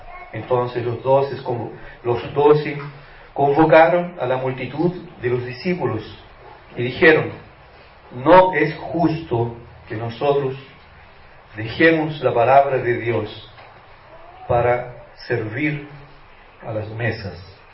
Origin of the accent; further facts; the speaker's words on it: Coronel, Biobío, Chile; Soy de Coronel